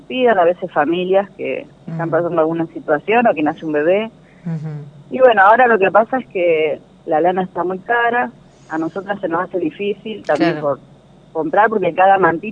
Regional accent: Fray Luis Beltrán, Santa Fe, Argentina; Yo soy de Félix Beltrán

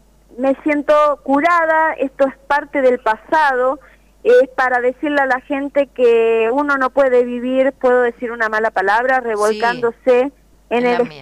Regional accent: Justiniano Posse, Córdoba, Argentina; Estoy en Justiniano Pozzi

